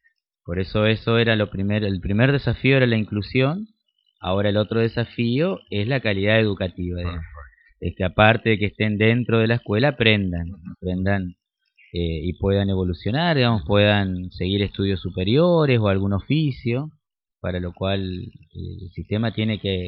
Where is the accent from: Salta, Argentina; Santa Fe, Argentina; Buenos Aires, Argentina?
Buenos Aires, Argentina; born there; uno de los primeros instalamos en mi zona, en el barrio Pompeya, que es el lugar donde yo nací